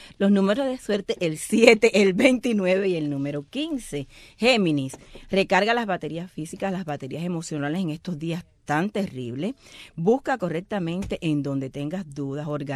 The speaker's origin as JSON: {"language": "Spanish", "region": "Holguín", "country": "Cuba", "said": "Sí, yo sé, yo soy de Holguín."}